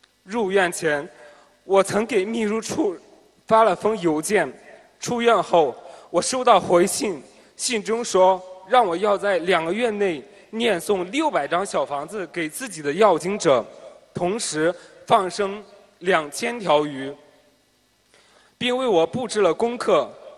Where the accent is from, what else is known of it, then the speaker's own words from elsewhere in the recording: Shandong, China; ，今年刚刚大学英语专业本科毕业。